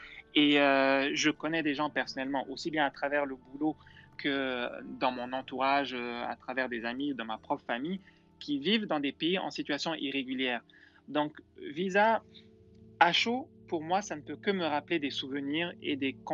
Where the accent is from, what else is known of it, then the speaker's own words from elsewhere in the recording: Mali; first language Bambara; French is a second language; le bambara était quand même ma première langue. C'est la langue dans laquelle j'étais monolingue jusqu'à l'âge de 7 ans environ.